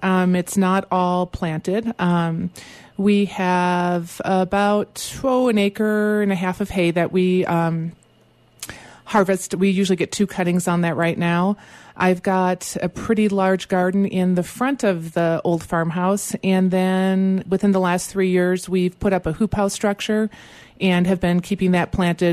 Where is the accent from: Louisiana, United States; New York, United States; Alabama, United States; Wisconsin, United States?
Wisconsin, United States; Madison; actually, I grew up in a city in Madison. We're both from Wisconsin.